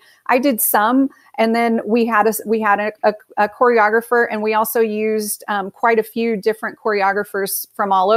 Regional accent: Fresno, California, United States; now in Denver, United States; You know, growing up in Fresno, it's a great city to grow up in, but that's kind of all I knew.

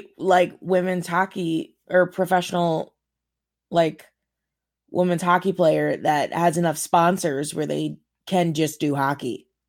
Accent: Minnesota, United States; Maybe it's because we come from Minnesota, but like, what good is that?

